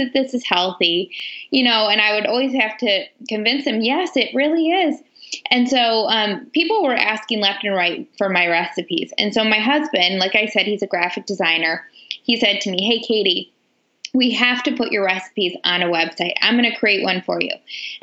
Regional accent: Michigan, United States; So I am from Michigan, and I'm married to my high school sweetheart.

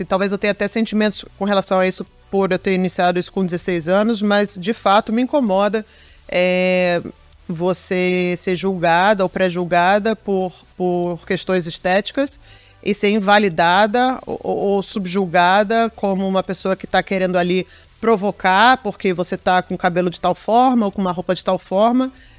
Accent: Brazil; Eu sou brasileira, mas não. Eu me acostumei a ter o mínimo de segurança, o mínimo de governo. E aqui não é assim.

